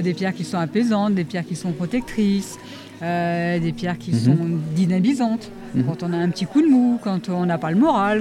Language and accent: French; Fontainebleau, Île-de-France, France; Alors, pas du tout, je suis de Fontainebleau.